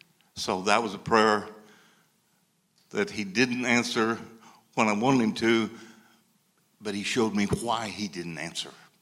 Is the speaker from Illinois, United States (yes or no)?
yes; Du Quoin, Illinois, United States; now in Chicago, United States; I'm from DuCoin. We always go to all the car races.